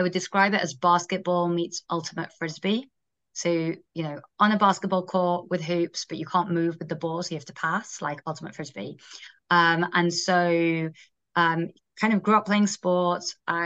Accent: Manchester, North West England, United Kingdom; now in United States; I grew up in Manchester, England, hence the accent. So started the company in America, and now kind of split my time between the two.

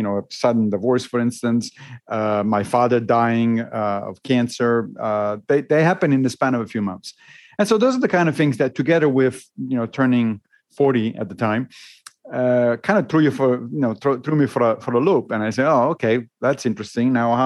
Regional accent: Rome, Lazio, Italy; I grew up Catholic because I grew up in Rome in Italy. And so kind of by default, you're a Catholic. But I left the church when I was a teenager

